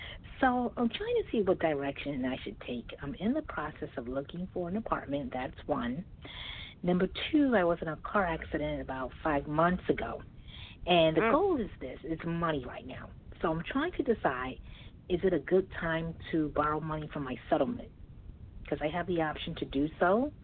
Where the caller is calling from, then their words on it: Brooklyn, New York, United States; I'm calling from Brooklyn, New York.